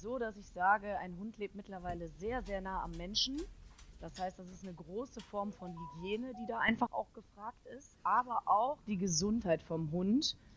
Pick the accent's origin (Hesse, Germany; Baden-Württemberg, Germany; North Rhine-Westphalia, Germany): North Rhine-Westphalia, Germany; Ich komme auch aus dem Kreis Heinsberg